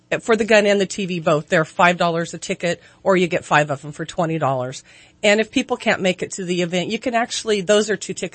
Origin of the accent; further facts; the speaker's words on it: Modoc, California, United States; Linda knows I grew up in Modoc. I grew up shooting guns.